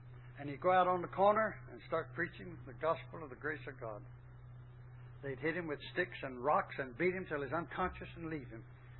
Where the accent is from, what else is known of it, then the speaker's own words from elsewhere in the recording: Texas, United States; I'm from Texas.